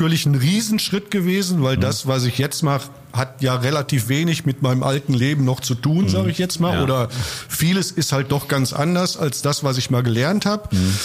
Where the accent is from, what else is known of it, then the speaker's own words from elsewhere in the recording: Kamp-Lintfort, North Rhine-Westphalia, Germany; Ich bin in Kamp-Lintfort groß geworden